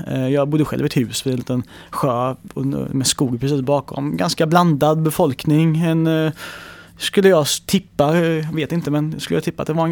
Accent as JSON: {"language": "Swedish", "town": "Gothenburg", "region": "Västra Götaland County", "country": "Sweden", "tie": "born or raised there", "said": "Jag är själv uppvuxen delvis i Rannebergen"}